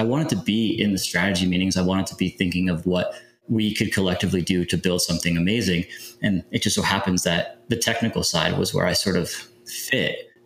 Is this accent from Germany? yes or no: yes; Germany; So early years of my life, my dad's in the military. And so I grew up in Germany